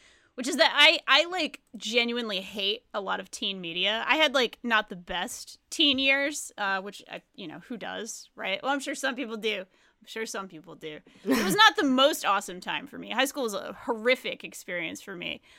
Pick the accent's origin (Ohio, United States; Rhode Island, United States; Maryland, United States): Rhode Island, United States; I didn't grow up in a small town, but I grew up in Rhode Island and it is not the most happening place.